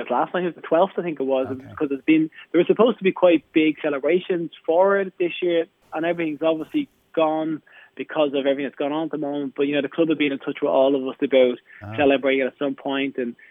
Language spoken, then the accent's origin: English; Ireland; now in United Kingdom; with my wife being Irish as well. That was always going to be a draw for us to come home, but we were settled. I've been in the UK over 20 years